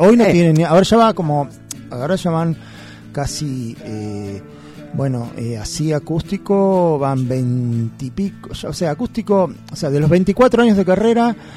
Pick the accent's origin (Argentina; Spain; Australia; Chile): Argentina; La Plata, Buenos Aires Province; Yo de Jamaica no soy, yo vivo acá, soy acá de La Plata.